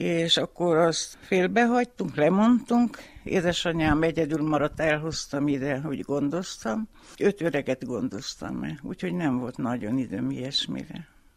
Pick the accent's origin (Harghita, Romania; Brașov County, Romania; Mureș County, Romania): Mureș County, Romania; Bogata; Szabóiból, Marosbogátról jöttem ide 1968-ban, és azóta itt élek.